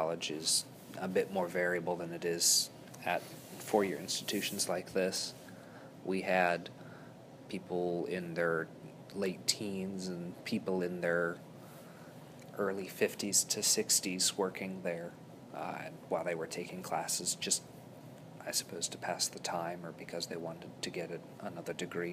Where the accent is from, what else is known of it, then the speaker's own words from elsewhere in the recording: Virginia Beach, Virginia, United States; I'm from Virginia Beach, Virginia.